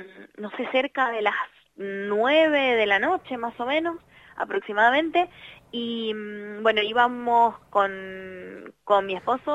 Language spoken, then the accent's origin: Spanish; Mendoza, Argentina; Somos las mendocinas que vamos a representar a la provincia en los premios Gardel